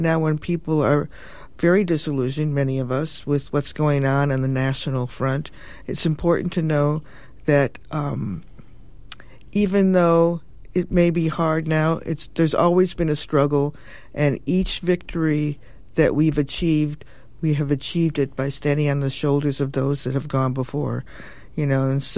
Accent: California, United States; And I think that that for me, as a Californian

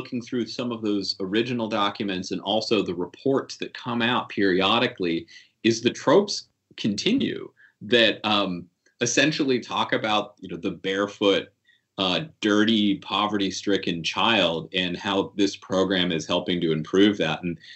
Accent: Appalachia, United States; understanding myself as an Appalachian

